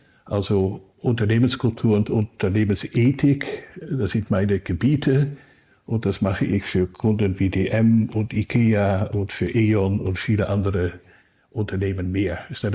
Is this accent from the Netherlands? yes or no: yes; Netherlands; German is a second language; now in Germany; An meiner Sprache hören Sie, dass ich aus den Niederlanden komme.